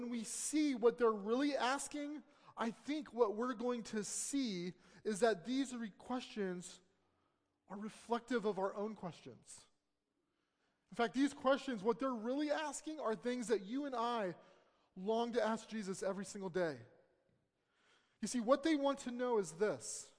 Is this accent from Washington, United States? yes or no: yes; Seattle, Washington, United States; I remember the first time as a kid growing up in Seattle, downtown, and I was underneath the Space Needle, and I was looking up.